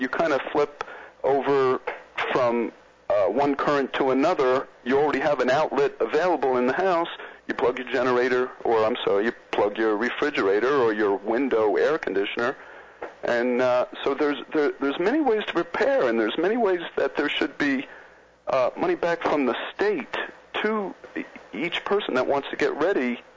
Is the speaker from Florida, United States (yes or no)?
yes; Florida, United States; I'm from Florida. I lived down there for about 10 years